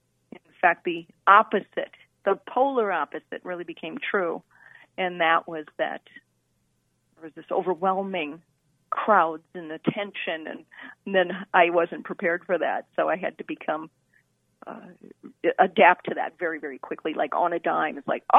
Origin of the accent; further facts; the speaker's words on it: Minneapolis, Minnesota, United States; It really started when I was 12 years old, and I was growing up in Minneapolis, having a great childhood.